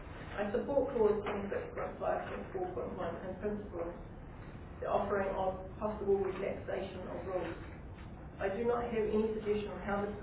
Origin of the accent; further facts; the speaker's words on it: Invercargill, Southland, New Zealand; I'm originally from Invercargill and have holidayed in the district for 44 years. I have been permanently living in the district for the last 15 years.